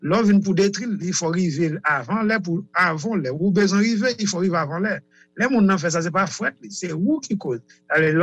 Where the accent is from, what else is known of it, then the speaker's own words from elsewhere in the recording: Haiti; Et il faut nous reconstruire nous en tant que haïtien.